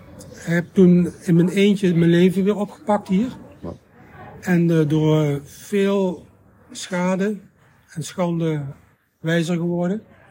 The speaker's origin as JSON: {"language": "Dutch", "country": "Netherlands", "moved": "as an adult", "said": "Maar als Nederlander ben je toch gewend dat je mensen meer kunt vertrouwen."}